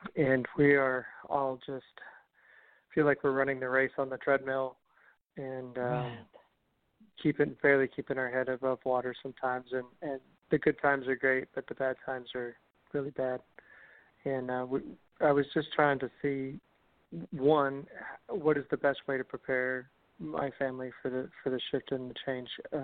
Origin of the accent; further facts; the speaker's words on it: San Antonio, Texas, United States; Hey, Charlotte. … I'm from San Antonio.